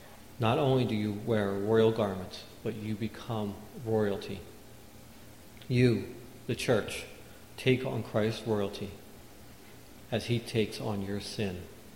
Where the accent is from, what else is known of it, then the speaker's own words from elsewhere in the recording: New Jersey, United States; I grew up in South Jersey, was born and raised there, lived there most of my life.